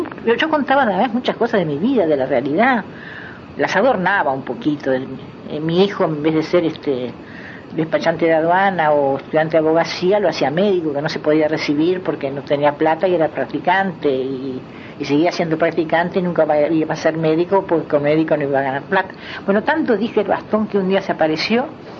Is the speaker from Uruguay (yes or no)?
yes; Uruguay; also born or lived in Bahía Blanca, Argentina; Mi padre eran rusos. Cuando llegaron a Argentina, yo nací en Bahía Blanca, en Argentina. Y yo nací, a los 2 años nos vinimos para Uruguay. Cuando yo tenía 2 años nos vinimos para Uruguay, aquí nos quedamos.